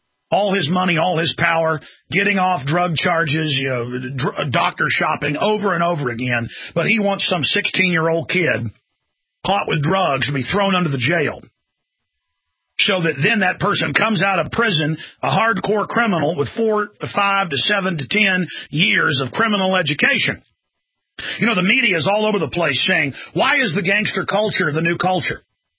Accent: Dallas, Texas, United States; I beat the living daylights out of them when I grew up in Dallas, but I was the exception.

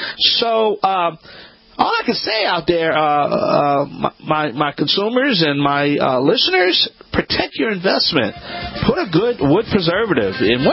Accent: Louisiana, United States; I'm the Cajun man.

